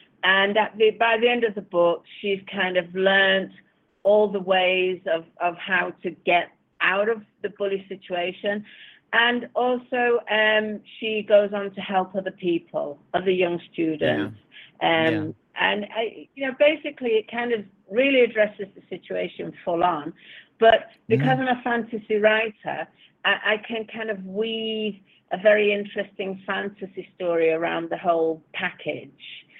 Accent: Manchester, North West England, United Kingdom; I'm a writer. I'm from Manchester, England.

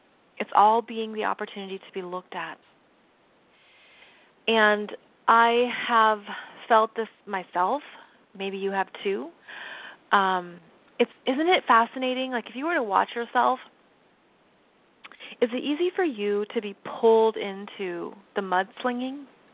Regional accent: United States; I'm an American. And I've lived abroad

